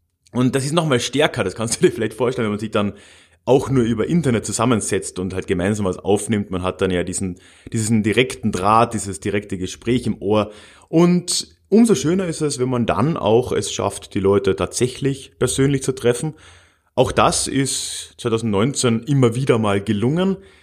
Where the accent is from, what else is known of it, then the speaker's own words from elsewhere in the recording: Villach, Carinthia, Austria; sowohl in Villach, meiner Heimatstadt, mit 80 Gästen